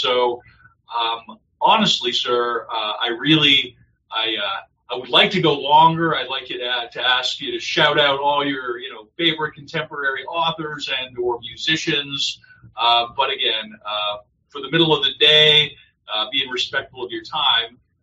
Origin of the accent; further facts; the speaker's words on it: Canada; as a Canadian, kind of just observing the whole American scene right now